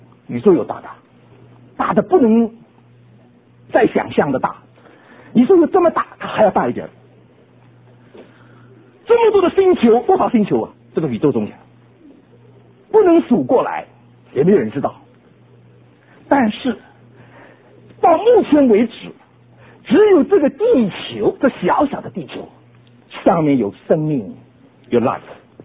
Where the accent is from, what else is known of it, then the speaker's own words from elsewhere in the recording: China; 我是中国人没有时间性